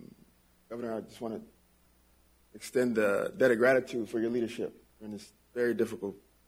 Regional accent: Minneapolis, Minnesota, United States; I'm a kid from North Minneapolis. I own a barbershop.

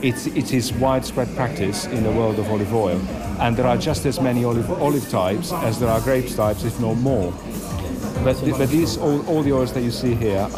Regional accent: Genoa, Liguria, Italy; English is a second language; I am from Genoa, which is the land of pesto

